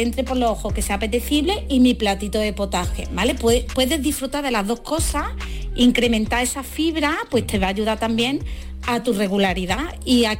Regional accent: Málaga, Andalusia, Spain; Yo soy muy malagueña, pero es verdad.

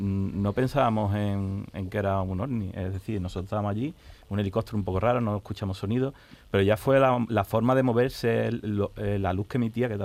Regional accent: Seville, Andalusia, Spain; De Sevilla.

